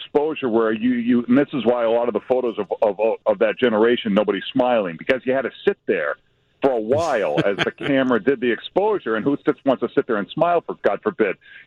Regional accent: Lynn, Massachusetts, United States; we go to my hometown of Lynn, Massachusetts, to explore 19th century spiritualism.

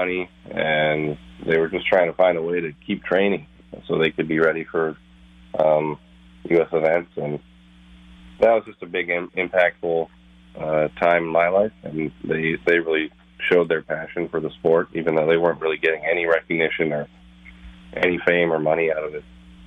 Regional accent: Minnesota, United States; also born or lived in Finland; I wrote a hockey memoir last year that was on my career, kind of growing up in Minnesota, and obviously I played in Finland after college, so I had a windy road.

